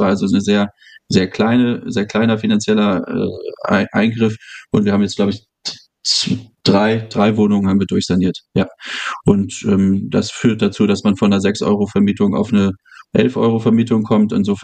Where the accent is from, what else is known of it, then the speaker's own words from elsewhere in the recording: Hamburg, Germany; ich komme ursprünglich aus Hamburg, das ist derselbe Architekt, der in den 90ern das Elternhaus gebaut hat, in dem ich aufgewachsen bin